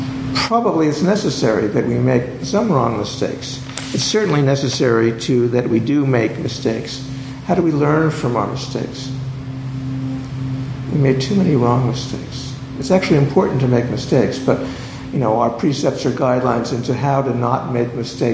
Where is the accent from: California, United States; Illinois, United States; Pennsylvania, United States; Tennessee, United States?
Pennsylvania, United States; Pittsburgh; when my Pirates, I grew up in Pittsburgh, beat the Yankees.